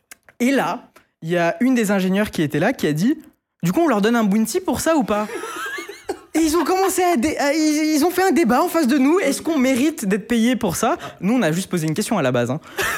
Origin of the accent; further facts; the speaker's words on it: Grenoble, Auvergne-Rhône-Alpes, France; Moi, de base, je viens de Grenoble.